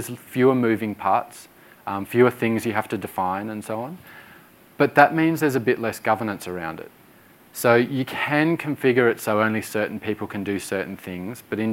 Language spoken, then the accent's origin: English; Brisbane, Queensland, Australia; it's born and bred in Brisbane, where I'm from